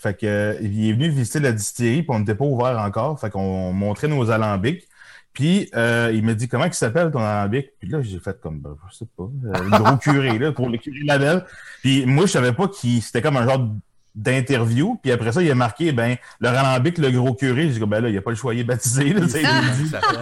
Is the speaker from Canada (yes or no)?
yes; Blainville, Quebec, Canada; also born or lived in Bas-Saint-Laurent; Non, moi, j'ai grandi à Blainville-Sainte-Thérèse.